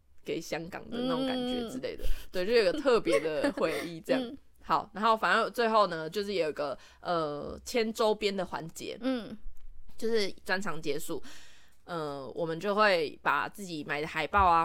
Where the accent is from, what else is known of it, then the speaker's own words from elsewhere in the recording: Taiwan; 我是台湾人什么什么，我就起手势就先说我是从台湾来的这样、